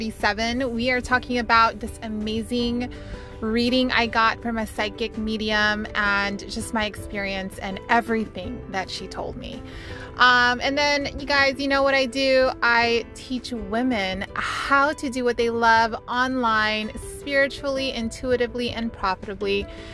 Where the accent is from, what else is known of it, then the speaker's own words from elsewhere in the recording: Philippines; She's actually Filipino, and I'm Filipino, if you guys don't know that.